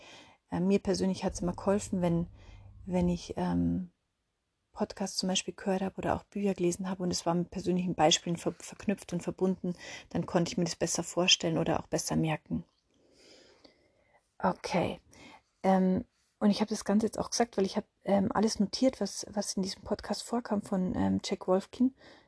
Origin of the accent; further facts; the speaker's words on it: Bavaria, Germany; Ich komme ja aus Bayern, deswegen muss ich es noch so ein bisschen bayerisch formulieren.